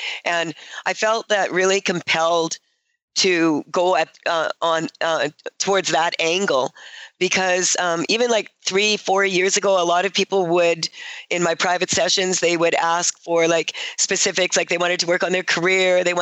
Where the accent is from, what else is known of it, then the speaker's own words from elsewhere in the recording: Canada; people were even wearing shorts around here because we're Canadian.